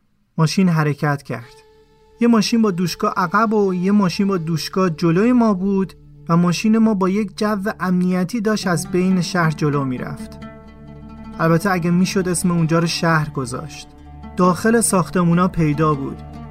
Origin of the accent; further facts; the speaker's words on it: Iran; ما اونجا گفتیم ما ایرانی هستیم.